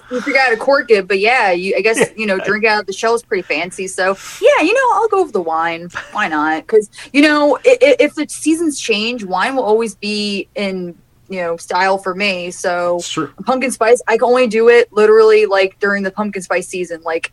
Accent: New Jersey, United States; So I'm from North Jersey, right outside of New York City.

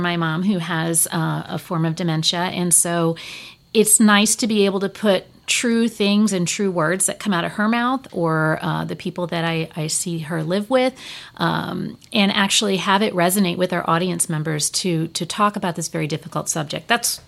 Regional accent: Venice, Florida, United States; born there; So my mother and I'm a native Floridian. I was born in Venice.

